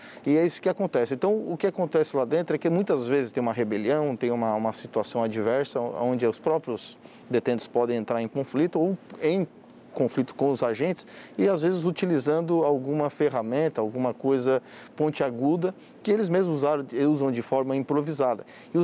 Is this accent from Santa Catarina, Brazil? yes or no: yes; Criciúma, Santa Catarina, Brazil; eu sou catarinense, não, né, pois eu sou de lá, sou natural de Criciúma